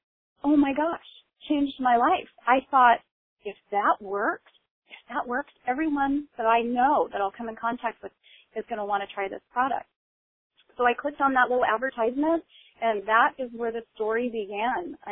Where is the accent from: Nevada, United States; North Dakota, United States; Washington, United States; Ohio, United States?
Washington, United States; Seattle; now in Atlanta, United States; Well, I presently live in Atlanta, Georgia, but originally from Seattle, Washington.